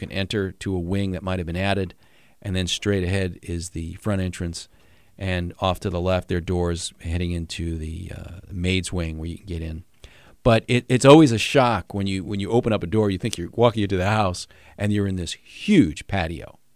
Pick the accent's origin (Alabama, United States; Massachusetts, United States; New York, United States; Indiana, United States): New York, United States; I grew up in New York. I love basements.